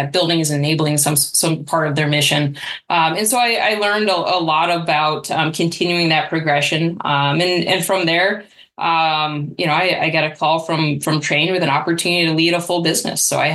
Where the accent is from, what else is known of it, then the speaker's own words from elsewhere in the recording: Maine, United States; I grew up in Maine. I either say a small town in Maine or a suburb of Boston.